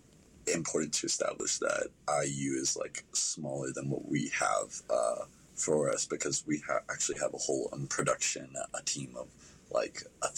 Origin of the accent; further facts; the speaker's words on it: Louisiana, United States; So I'm originally from Louisiana, and when I came here, I had a group in Louisiana.